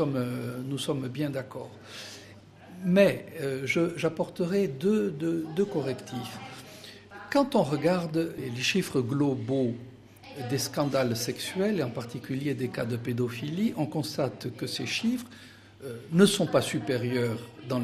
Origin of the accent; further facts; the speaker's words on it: France; lorsque je retourne chez moi en France